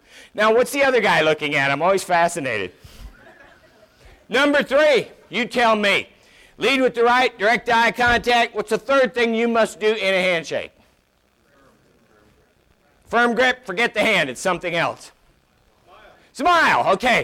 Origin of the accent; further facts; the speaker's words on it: Boston, Massachusetts, United States; I am from Boston. I think you know what that means. I do it faster than you.